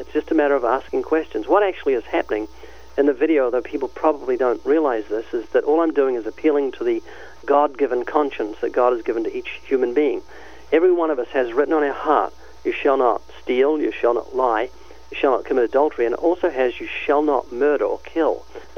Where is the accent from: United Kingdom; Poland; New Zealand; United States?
New Zealand; I'm from New Zealand, down under.